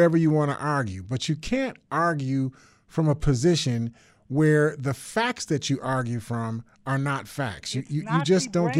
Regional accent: United States; I'm an American.

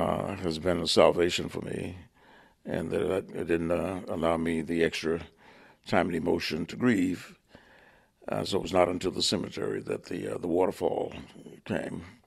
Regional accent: Miami, Florida, United States; Many of us were from the South. I was from Miami, Florida, where the racism was not as harsh, but it existed.

